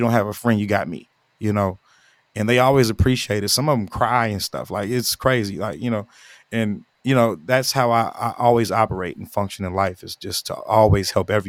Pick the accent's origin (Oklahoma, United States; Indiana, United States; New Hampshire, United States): Oklahoma, United States; Oklahoma City; Tulsa, Oklahoma. I'm from Oklahoma City, but it was in Tulsa, my first one.